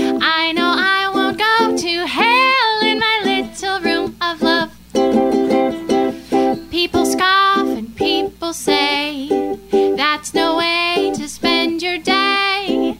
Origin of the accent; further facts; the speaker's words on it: Colorado Springs, Colorado, United States; I'm from Colorado Springs, Colorado, and this is my first time in California.